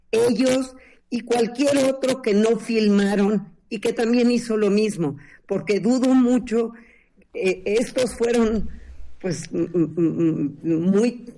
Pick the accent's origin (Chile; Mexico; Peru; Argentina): Mexico; Como mexicanos, lo vemos todo el tiempo.